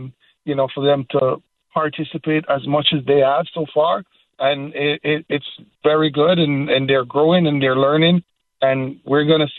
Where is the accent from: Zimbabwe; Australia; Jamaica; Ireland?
Jamaica; now in Connecticut, United States; And when I came over from Jamaica, I played at Oakwood and as well as Archkiss, as you said before, and then moving on to UConn. So I am a product of Connecticut youth soccer